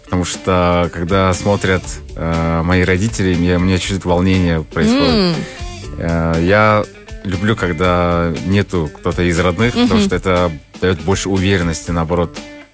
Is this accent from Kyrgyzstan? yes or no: yes; Kyrgyzstan; Я первый кыргыз именно в этой батле